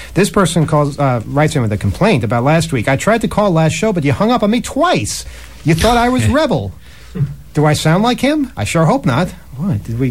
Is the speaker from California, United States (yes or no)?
no; Queens, New York, United States; No, but I grew up in Queens, too.